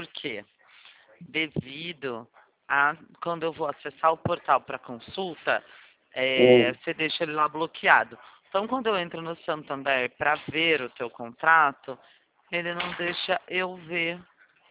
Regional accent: Limeira, São Paulo, Brazil; Eu sou de Limeira.

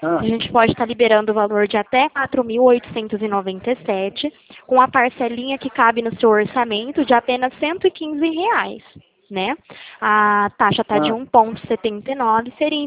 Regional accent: Presidente Prudente, São Paulo, Brazil; Eu sou aqui de Presidente Prudente, tá?

